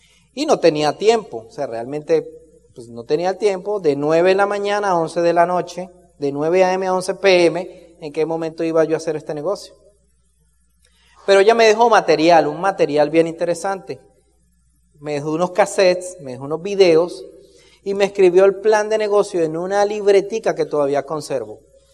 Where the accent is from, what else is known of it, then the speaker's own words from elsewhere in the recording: Cali, Valle del Cauca, Colombia; born there; Yo soy el menor de 3 hijos. Nací en Cali, en Colombia.